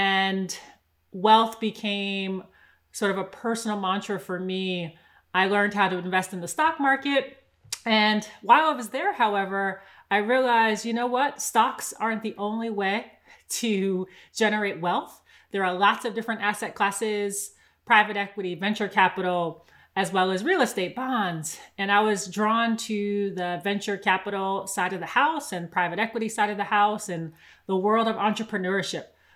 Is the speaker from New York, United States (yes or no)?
yes; New York, United States; I'm from Strong Island. Other people might know that as Long Island, outside of New York City.